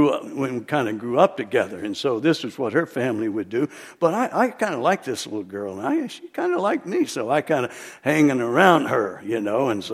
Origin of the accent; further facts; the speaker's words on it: Salinas, California, United States; I grew up in Salinas. It's kind of like a John Steinbeck.